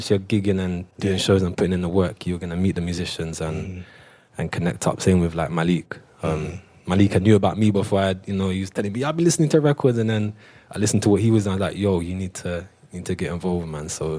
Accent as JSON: {"language": "English", "town": "Lewisham", "region": "London", "country": "United Kingdom", "said": "I'm from Lewisham."}